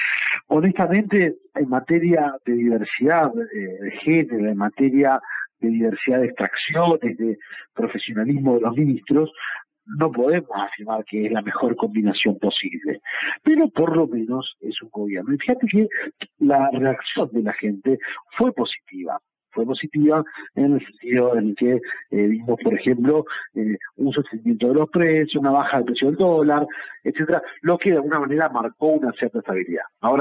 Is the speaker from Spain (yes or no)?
no; Argentina; yo soy argentino, ¿no?